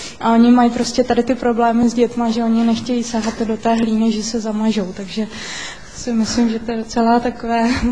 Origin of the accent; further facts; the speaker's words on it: Prague, Czechia; Dobrý den … jsem z Prahy.